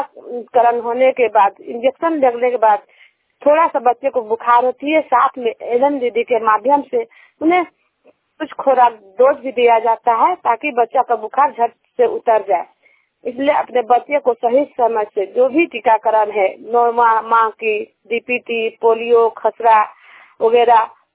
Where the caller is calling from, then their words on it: Ranchi, Jharkhand, India; रांची झारखंड से।